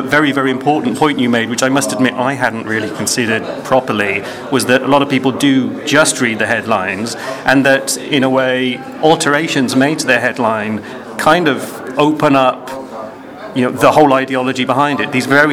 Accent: United Kingdom; I mean, as a Brit, I was quite interested and surprised

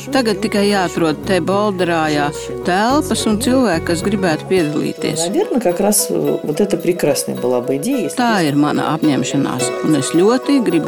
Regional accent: Russia; moved away as an adult; now in Latvia; Esmu pensionāra no Krievijas un uz Latviju atbraucu savu dēlu dēļ, kur tēvs bija latviets.

